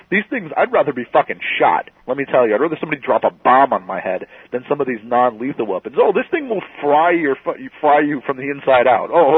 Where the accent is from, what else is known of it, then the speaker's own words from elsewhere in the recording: New York City, New York, United States; I'm from New York City.